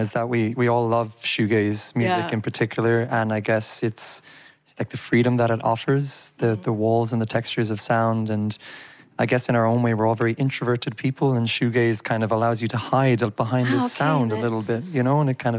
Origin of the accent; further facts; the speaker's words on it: Ireland; moved away as an adult; also born or lived in China; And we all moved here in the last 2 years. I'm from Ireland, but I had been living in China for a very long time.